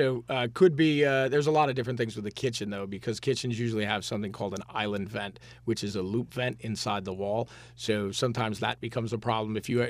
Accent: Michigan, United States; I'm originally from Michigan, Ray. I don't know these New York stories.

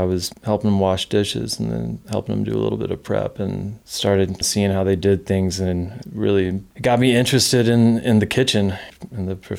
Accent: Nashville, Tennessee, United States; I grew up in Nashville, Tennessee.

